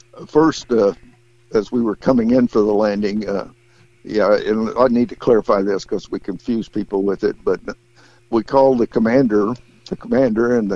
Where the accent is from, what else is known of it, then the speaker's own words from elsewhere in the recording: Houston, Texas, United States; And one of my memorable moments was when I was a kid growing up in Houston, we had a big rodeo there